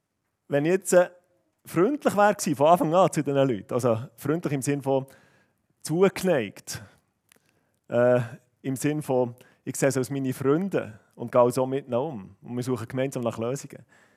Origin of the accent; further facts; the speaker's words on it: Bern, Switzerland; Wir sind Berner, wir sind freundlich von Natur aus.